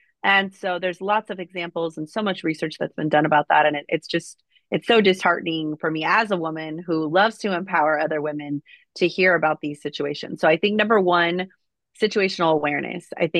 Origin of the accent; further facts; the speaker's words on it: United States; I am an American who was born and raised in America.